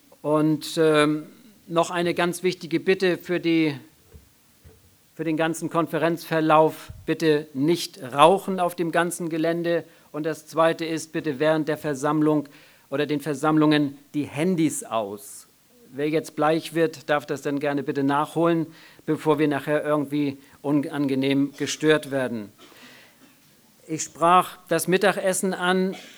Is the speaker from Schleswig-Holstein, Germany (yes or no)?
yes; Lübeck, Schleswig-Holstein, Germany; ich komme aus Lübeck